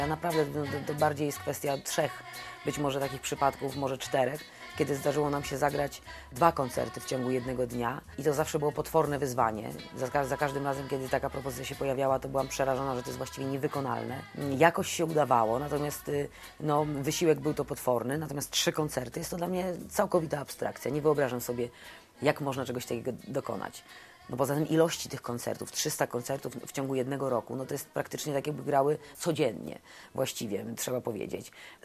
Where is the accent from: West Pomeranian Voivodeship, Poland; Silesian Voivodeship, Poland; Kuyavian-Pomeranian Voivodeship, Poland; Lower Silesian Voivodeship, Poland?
West Pomeranian Voivodeship, Poland; Szczecin; ja również pochodzę ze Szczecina, urodziłam się w Szczecinie, tam spędziłam kawał czasu, kawał swojego życia dziecięcego, nastoletniego i takiego wczesno-młodzieńczego.